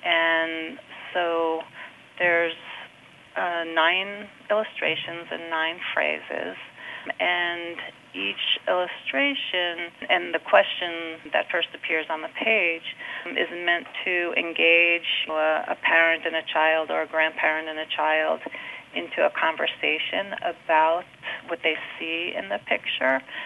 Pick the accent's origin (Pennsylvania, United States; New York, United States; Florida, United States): New York, United States; moved away as an adult; Unfortunately, I grew up in New York, but when I got married, we kind of moved out of state and farther away.